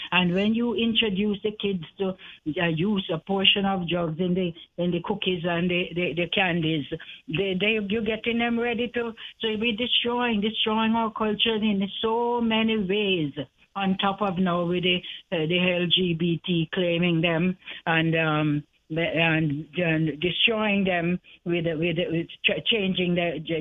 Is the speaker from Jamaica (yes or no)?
yes; Jamaica; I grew up in Jamaica, right? And I grew up, as you say, less than 100 years ago in a culture that was relatively crime-free